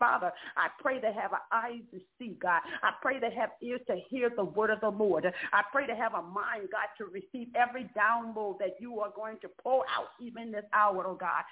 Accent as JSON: {"language": "English", "town": "Lafayette", "region": "Louisiana", "country": "United States", "said": "I'm from Lafayette, Louisiana."}